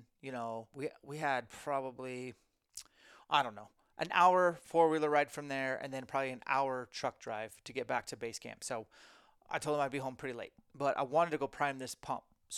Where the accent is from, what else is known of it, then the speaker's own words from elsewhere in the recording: Spokane, Washington, United States; we're even doing a mini camp for elite members only in Spokane, my hometown.